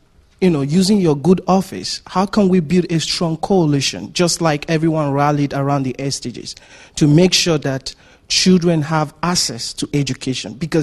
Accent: Nigeria; Development Studies from Nigeria. I really love the fact that you did mention the Boko Haram insurgents in my home country.

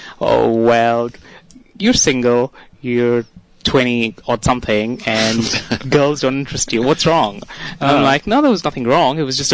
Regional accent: India; I think for me as an Indian, it would be easier to pick up Spanish to start with.

